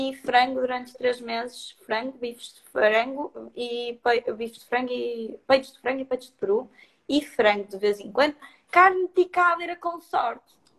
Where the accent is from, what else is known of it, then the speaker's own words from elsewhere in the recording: Porto, Norte, Portugal; mas sou do Porto, há mais jeito ir ali.